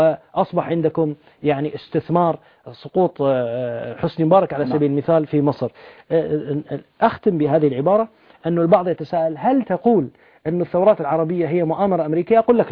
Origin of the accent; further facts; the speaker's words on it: Bahrain; تطبيقات اللاعنف عندنا في البحرين